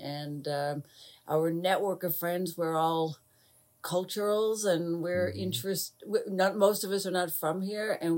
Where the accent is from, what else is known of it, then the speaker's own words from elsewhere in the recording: Newfoundland and Labrador, Canada; I'm dual, Canadian and American. Mm-hmm. So I'm a bit of a unicorn in that regard. I'm from Newfoundland, Canada.